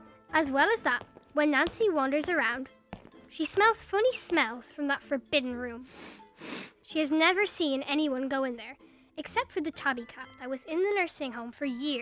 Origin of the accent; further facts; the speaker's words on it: Kildare, Leinster, Ireland; I'm 12 years old and I'm from Kildare.